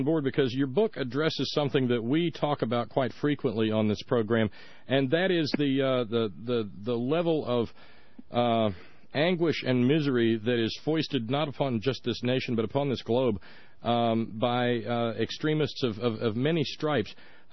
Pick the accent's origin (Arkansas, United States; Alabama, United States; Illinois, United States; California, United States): Alabama, United States; I was born and raised in Alabama.